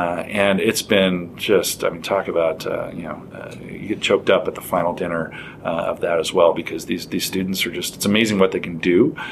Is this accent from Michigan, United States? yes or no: no; Las Vegas, Nevada, United States; that's why the neighborhoods I grew up in Las Vegas.